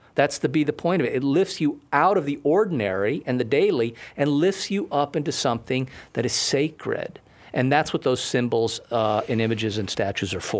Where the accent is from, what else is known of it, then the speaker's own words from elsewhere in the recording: Connecticut, United States; now in Wisconsin, United States; I'm in Wisconsin now. Well, I'm in California this afternoon, but I'm stationed in Wisconsin. I'm from Connecticut.